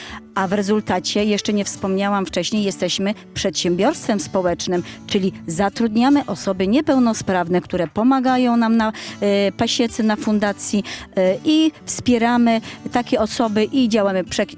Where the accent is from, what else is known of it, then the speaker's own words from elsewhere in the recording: Mielec, Subcarpathian Voivodeship, Poland; My w ogóle pochodzimy z Mielca, mieszkaliśmy całe życie w Mielcu. Został tam nasz dom, aczkolwiek stworzyliśmy tu drugi dom na wsi.